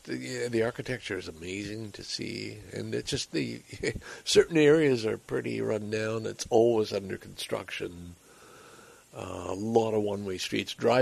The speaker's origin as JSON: {"language": "English", "town": "Montreal", "region": "Quebec", "country": "Canada", "tie": "born or raised there", "said": "Just kind of a contented update from my hometown, Montréal."}